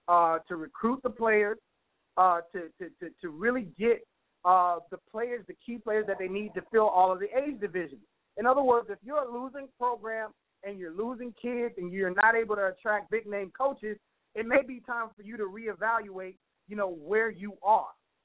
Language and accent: English; United States; but I'm an American.